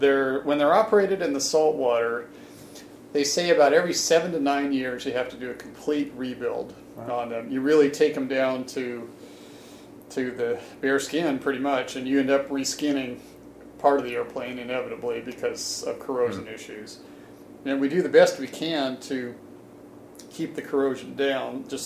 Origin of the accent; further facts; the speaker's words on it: Lake Forest Park, Washington, United States; And I grew up in Lake Forest Park, which is very close to here.